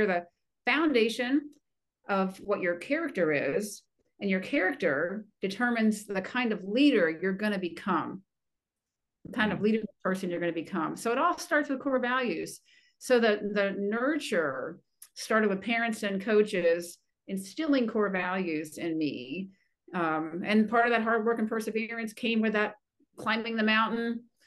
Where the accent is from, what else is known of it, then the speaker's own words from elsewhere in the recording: Maryland, United States; I was born and raised near Baltimore.